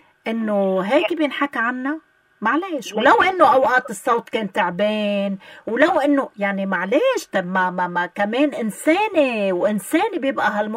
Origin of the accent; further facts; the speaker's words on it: Lebanon; نحن كشعب لبناني وشعب عربي